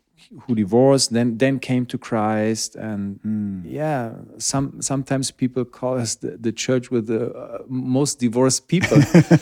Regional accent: Wolfsburg, Lower Saxony, Germany; It was really hard because then I came home from Fritzlar. I visited home every Friday. It was 200 kilometers, Wolfsburg to Fritzlar.

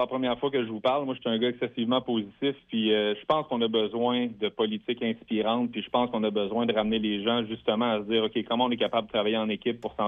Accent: Quebec, Canada; C'est là que moi, je suis un fier Québécois.

